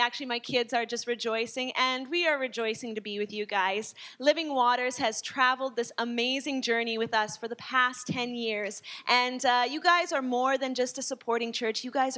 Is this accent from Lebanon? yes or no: no; Chennai, Tamil Nadu, India; we are coming from Chennai, India, and it never goes below 20. Actually, the average temperature is about 30 to 35.